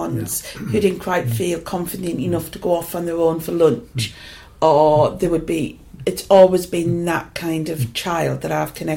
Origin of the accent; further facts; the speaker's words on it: Newton Aycliffe, North East England, United Kingdom; I'm from Newton Aycliffe, where I live now. Yeah. We moved back home.